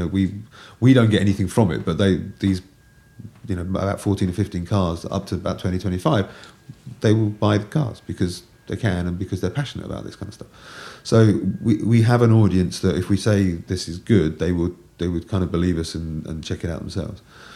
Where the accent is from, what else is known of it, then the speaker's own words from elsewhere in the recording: United Kingdom; because I'm British and I find it terribly difficult